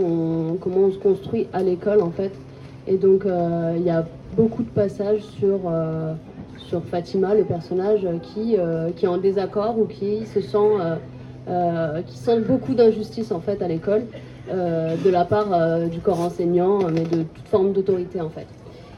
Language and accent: French; Clichy-sous-Bois, Île-de-France, France; je viens de Clichy-sous-Bois et je suis pas la personne que vous pensez que je suis.